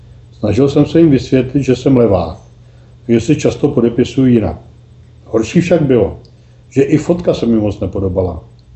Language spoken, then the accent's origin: Czech; Most, Ústí nad Labem Region, Czechia; Nejsem z Plzně, jsem z Mostu, trval jsem na své.